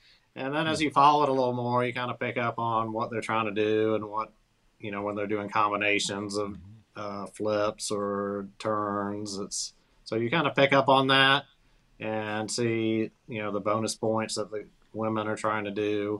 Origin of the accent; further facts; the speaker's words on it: Ponte Vedra Beach, Florida, United States; now in Dallas, United States; So originally grew up in Ponte Vedra Beach, and my mom was born in Jacksonville also.